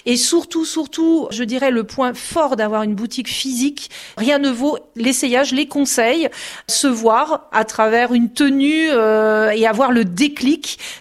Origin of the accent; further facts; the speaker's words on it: Poncé-sur-le-Loir, Pays de la Loire, France; Mais effectivement, Tours, ça fait loin. On est déjà de Poncé-sur-le-Loire, on est quand même à une bonne heure, on va dire